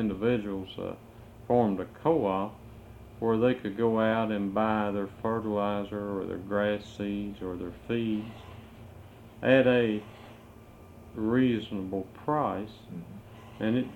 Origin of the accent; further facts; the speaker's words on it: Flemingsburg, Kentucky, United States; Originally, I'm from Flemingsburg, mm-hmm. Kentucky. Was raised in Fleming County.